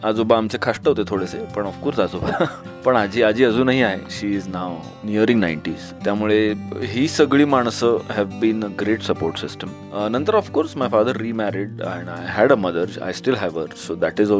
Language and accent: Marathi; Mumbai, Maharashtra, India; born there; So yes, मुंबईतला जन्म आहे पूर्णपणे.